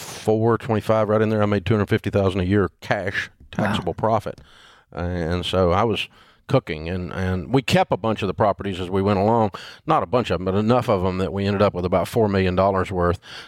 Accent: Nashville, Tennessee, United States; And I grew up in Nashville, and so I knew in the real estate business

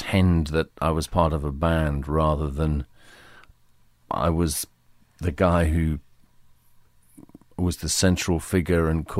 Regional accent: United Kingdom; The environment was Britain in the early and mid 1950s. You know, I was born in 1953, so

